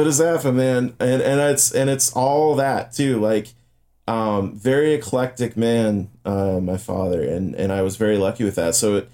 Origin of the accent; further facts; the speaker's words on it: Flint, Michigan, United States; The guys, this is, look, I'm from Flint, Michigan.